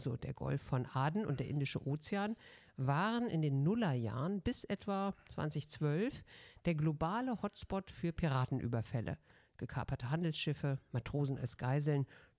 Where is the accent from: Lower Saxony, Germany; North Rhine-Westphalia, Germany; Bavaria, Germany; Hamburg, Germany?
Hamburg, Germany; born there; Ich bin ja gebürtige Hamburgerin.